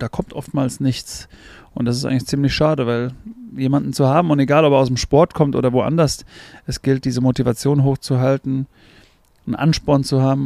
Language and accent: German; Bavaria, Germany; Obernburg am Main. Also das schöne, beschauliche Städtchen zwischen Aschaffenburg und Miltenberg am bayerischen Untermain. Das war quasi meine Heimat. Mhm. Und dort bin ich eine Handballfamilie groß geworden